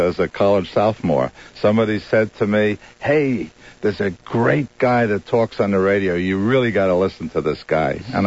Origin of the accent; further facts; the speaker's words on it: Queens, New York, United States; now in Long Island, United States; Well, I grew up in Richmond Hill, Queens.